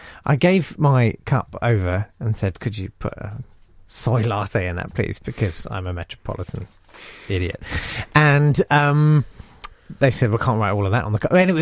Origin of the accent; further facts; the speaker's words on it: United Kingdom; No, because I'm British.